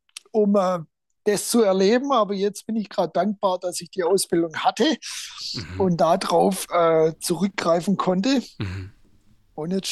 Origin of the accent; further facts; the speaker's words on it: Baden-Württemberg, Germany; Weiß jetzt auch nicht, wo das herkam, als Schwabe.